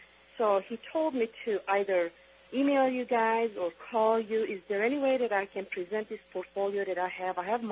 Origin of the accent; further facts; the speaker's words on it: Florida, United States; … I'm from Florida Keys.